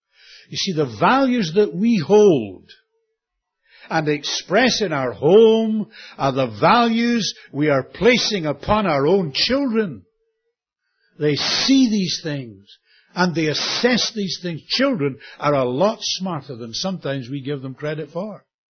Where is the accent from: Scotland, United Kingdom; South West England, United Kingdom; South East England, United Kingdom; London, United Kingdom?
Scotland, United Kingdom; Boy, wouldn't that have saved us a lot of money, being a Scot?